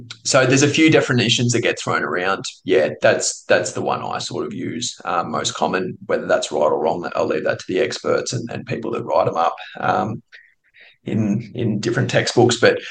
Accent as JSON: {"language": "English", "town": "Rochester", "region": "Victoria", "country": "Australia", "tie": "born or raised there", "said": "So I grew up in Rochester, just outside of Echuca there, and grew up there, played footy, went to school, done all that stuff. Came to Bendigo to study uni."}